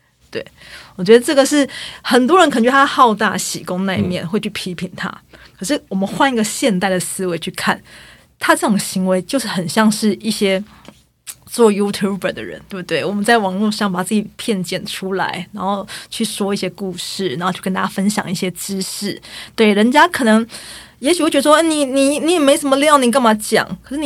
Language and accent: Chinese; Taiwan; 我们台湾人会很熟悉我们的赤坎楼，